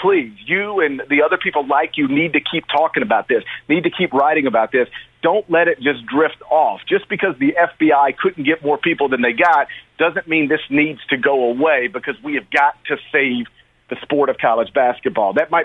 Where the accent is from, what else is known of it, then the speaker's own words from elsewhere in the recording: Mississippi, United States; I grew up in North Mississippi, and you could only get three baseball teams on cable.